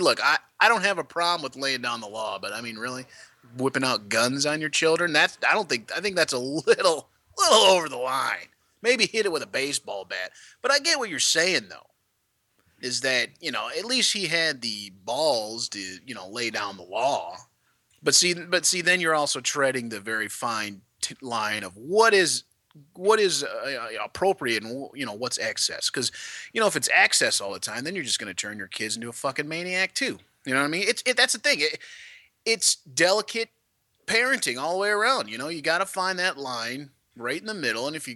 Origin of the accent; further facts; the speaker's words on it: Michigan, United States; I grew up in the Midwest, too, in Michigan, and it was the community that raised the kids as a whole.